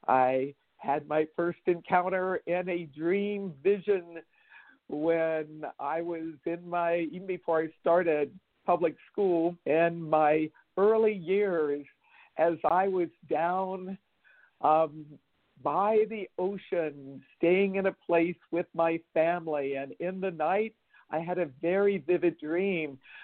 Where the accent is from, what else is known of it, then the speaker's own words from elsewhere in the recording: Arlington, Virginia, United States; I grew up in Northern Virginia in the greater Washington, D.C. metropolitan area. Grew up in Arlington, Virginia.